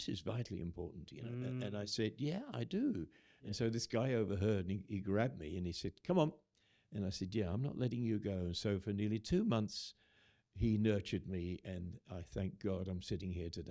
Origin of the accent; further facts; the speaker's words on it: England, United Kingdom; now in Australia; didn't like to live there much, and so we came to Australia. In those days, we could just walk in, being English. We didn't have to have visas or anything.